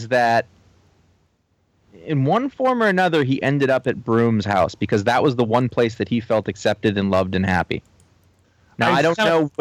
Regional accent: California, United States; I know that as a Californian, you guys might not understand that, but...

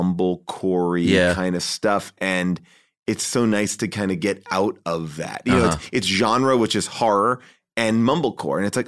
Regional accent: Long Island, New York, United States; born or raised there

